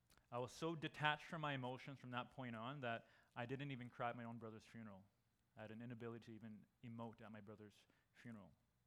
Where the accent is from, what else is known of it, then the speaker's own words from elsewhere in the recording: Calgary, Alberta, Canada; I was born and raised in Calgary. My parents were Japanese immigrants in the early 70s.